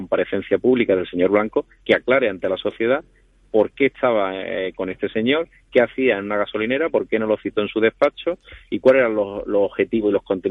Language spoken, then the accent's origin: Spanish; Barcelona, Catalonia, Spain; born there; Mis propios padres emigraron a Barcelona, yo nací en Barcelona